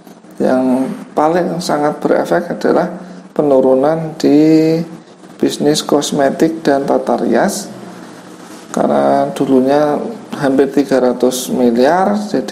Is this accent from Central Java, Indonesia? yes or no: yes; Blora, Central Java, Indonesia; born there; Jadi kalau di Blora ada ya, jadi di kota kelahiran saya itu ada